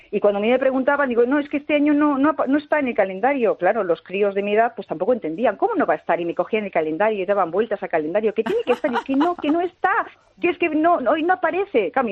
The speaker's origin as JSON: {"language": "Spanish", "town": "Bilbao", "region": "Basque Country", "country": "Spain", "said": "que es en Donosti, que esto lo tengo más cerca, yo soy de Bilbao"}